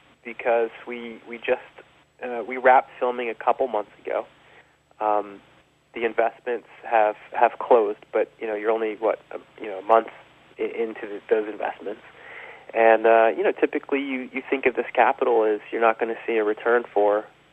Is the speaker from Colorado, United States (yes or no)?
yes; Colorado, United States; I grew up in Colorado, and my grandfather was my first ski instructor